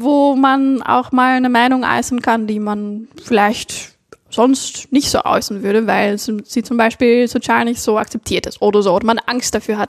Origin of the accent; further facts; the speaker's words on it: Netherlands; Und ich natürlich spezifisch noch als Niederländerin